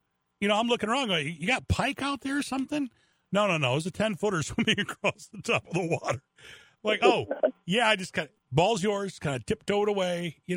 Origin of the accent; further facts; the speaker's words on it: Michigan, United States; I'm like, I'm from Michigan. This is what we do.